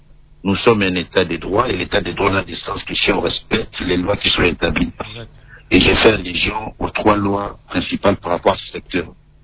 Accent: DR Congo; Avant d'être musicien, nous sommes Congolais.

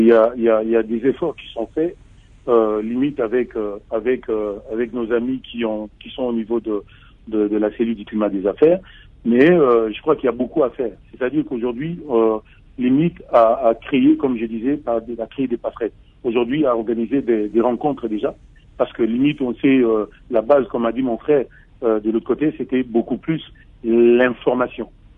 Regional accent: DR Congo; Mais je ne dis juste une chose, nous sommes tous des Congolais.

